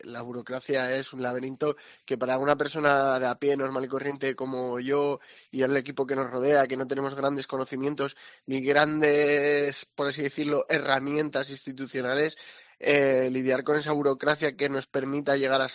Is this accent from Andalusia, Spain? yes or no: no; Santoña, Cantabria, Spain; Nosotros, pues desde aquí, desde Santoña, y sin necesidad de irnos a grandes capitales